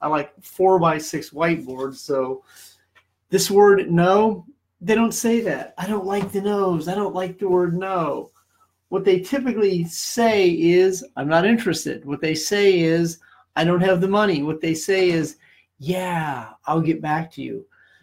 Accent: Missouri, United States; I love St. Louis. I grew up in Missouri part of my life. I bleed cardinal red, and anytime I can be down on the hill of St. Louis

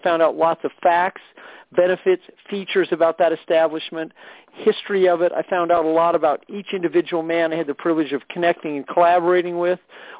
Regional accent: Midwest, United States; I grew up in the Midwest, relatively close to Omaha, Nebraska, about 2 hours from Kansas City

